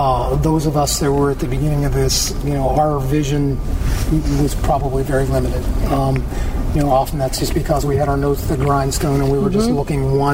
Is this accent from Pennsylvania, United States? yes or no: yes; Pennsylvania, United States; also born or lived in Oakland, Pittsburgh; I grew up in Armstrong County.